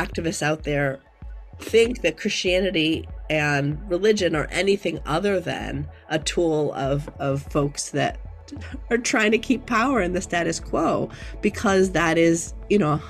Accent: Milwaukee, Wisconsin, United States; So I was raised in Milwaukee, Wisconsin, in a family that was dedicated to doing social justice work.

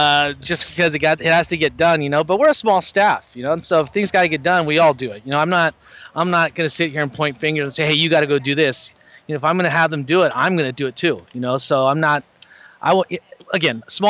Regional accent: Los Angeles, California, United States; also born or lived in Pico Rivera / La Habra; But the funny thing is, you know, I grew up in East L.A., Pico Rivera, La Habra, all over the place. But, yeah, throughout Southern California.

